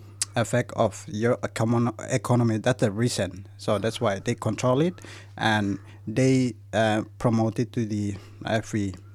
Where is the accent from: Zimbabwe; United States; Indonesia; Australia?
Indonesia; Wamena, Highland Papua; born there; English is a second language; moved away as an adult; I was born in Wamena. Well, most people call Balim Valley. It's located in Highland Province.